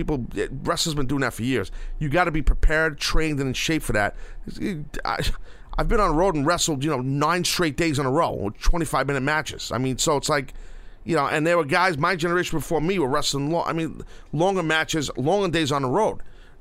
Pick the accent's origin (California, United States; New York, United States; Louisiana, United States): New York, United States; Brooklyn; Brooklyn, my hometown, as you guys know.